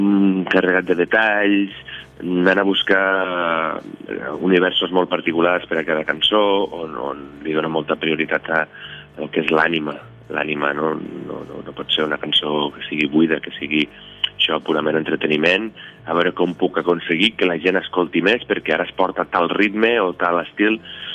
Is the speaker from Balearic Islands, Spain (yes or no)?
no; Miravet, Catalonia, Spain; soc músic, soc de Miravet, soc ebrenc de cor, i a més ara, després de 25 anys, he pogut tornar a viure a Miravet